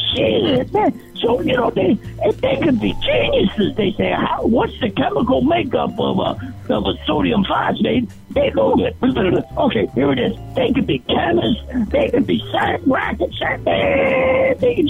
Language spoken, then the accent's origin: English; Illinois, United States; You know, I hail from Armpit, Illinois, and man, we're broke.